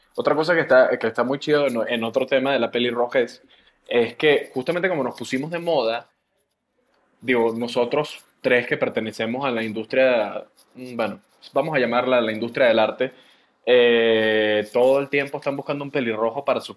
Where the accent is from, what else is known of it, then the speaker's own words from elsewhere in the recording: Venezuela; Yo soy venezolano, para los que no sepan, o sea, nadie sabe, pero yo soy venezolano.